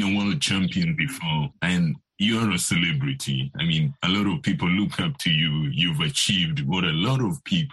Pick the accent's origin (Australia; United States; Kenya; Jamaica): Kenya; And, you know, I am also from Kenya, and, you know, I know the Kenyan culture especially.